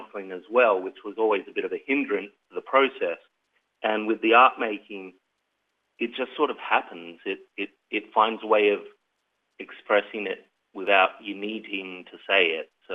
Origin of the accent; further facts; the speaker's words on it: Monash, South Australia, Australia; I grew up in the Riverland. I'm from Monash originally, and I moved away to study, but I've always had a passion for the regional area.